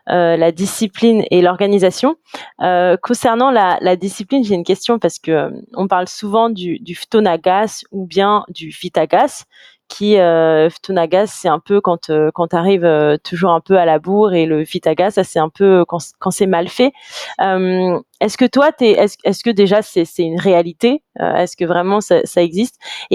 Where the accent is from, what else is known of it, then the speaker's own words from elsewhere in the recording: Madagascar; en tant que malgache